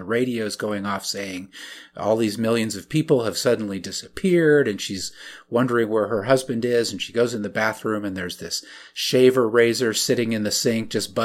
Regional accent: Alaska, United States; Yeah, so I grew up mostly in Alaska in conservative evangelical Christian circles

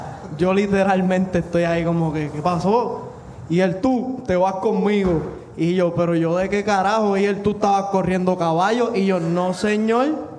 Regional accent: Trujillo, Dominican Republic; yo soy de Trujillo, como pueden ver. Llevo toda la vida esquivando caballos.

